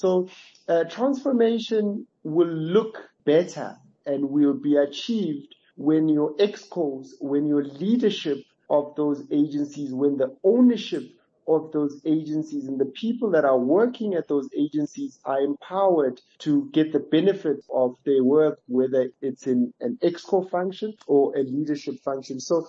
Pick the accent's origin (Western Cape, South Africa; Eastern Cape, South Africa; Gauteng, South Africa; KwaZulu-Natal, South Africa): Gauteng, South Africa; Bryanston; I'm a guy, I grew up in Bryanston, I live around Bryanston, I went to school up the road.